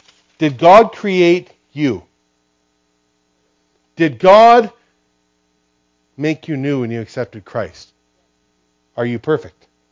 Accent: Grande Prairie, Alberta, Canada; born there; I was born in Grand Prairie, Alberta.

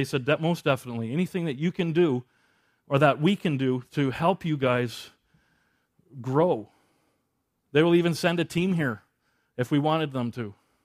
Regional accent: Manning, Alberta, Canada; We're from Manning, Canada. Where's that? It's way north.

